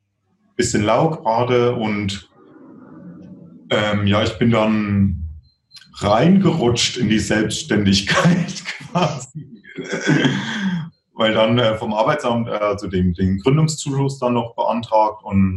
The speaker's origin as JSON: {"language": "German", "region": "Thuringia", "country": "Germany", "lives_now": "Regensburg, Germany", "said": "die dann in Thüringen war, so, also wo ich herkomme"}